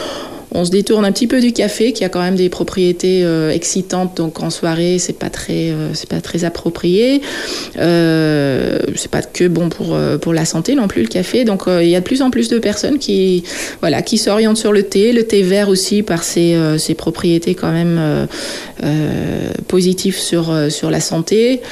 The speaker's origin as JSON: {"language": "French", "country": "Netherlands", "said": "pour l'instant, c'est encore assez différent que ce qui se passe dans mon pays d'origine. Hein. Aux Pays-Bas, on boit le thé à n'importe quelle heure"}